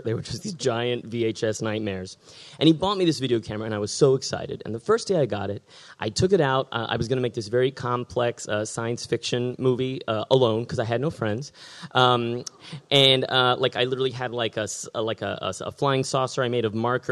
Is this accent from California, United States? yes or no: no; San Antonio, Texas, United States; idea that I could have a stepmom who is a real-life Asian lady was amazing to me as a little white boy growing up in San Antonio, Texas in the early 80s, right?